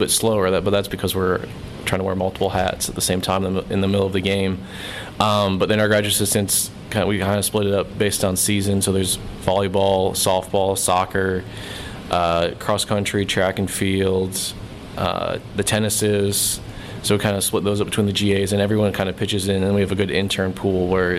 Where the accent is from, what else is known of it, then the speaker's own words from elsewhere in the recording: Chicago, Illinois, United States; now in Hattiesburg, United States; But it's definitely different being down in Hattiesburg compared to growing up in the Chicago suburbs.